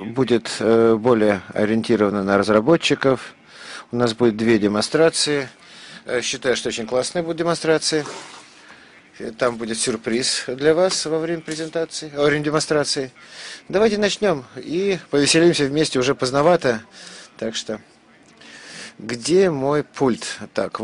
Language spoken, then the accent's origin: Russian; Romania; Russian is a second language; now in Zurich, Switzerland; я не русский. Так что, к сожалению, мне придется говорить по-английски. Я сам из Румынии. Я работаю в Microsoft уже 10 лет. Теперь я работаю в Цюрихе